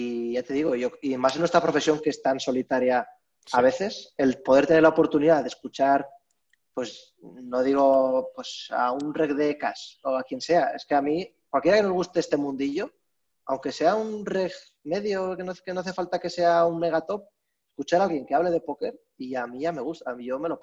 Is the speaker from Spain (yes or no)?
yes; Aragon, Spain; now in Andorra; Yo soy de un pueblo de Teruel, claro, eso me pasa a mí